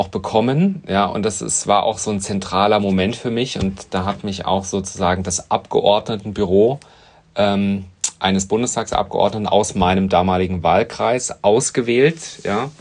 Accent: Germany; Also ich habe eigentlich einen Migrationshintergrund. Das heißt, meine Eltern kommen eigentlich aus Serbien. Und ich bin selber aber in Deutschland geboren, dort aufgewachsen und auch zur Schule gegangen.

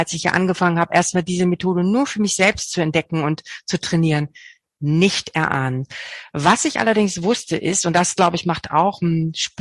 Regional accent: Bad Zwischenahn, Lower Saxony, Germany; meinen allerersten Kurs nach Abschluss meiner Lehrausbildung habe ich sogar an meinem Heimatort in Bad Zwischenahn gegeben

